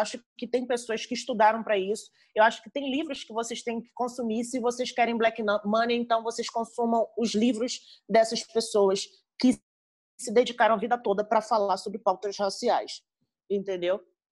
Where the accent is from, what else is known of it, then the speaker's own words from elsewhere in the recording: Bahia, Brazil; Eu sou baiana, então eu me rodo mesmo.